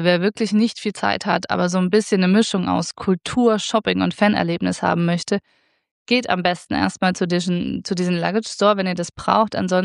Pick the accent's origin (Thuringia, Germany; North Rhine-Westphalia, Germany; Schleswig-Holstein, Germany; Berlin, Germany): Thuringia, Germany; Ich bin ja selbst aus Thüringen, aus dem grünen Herz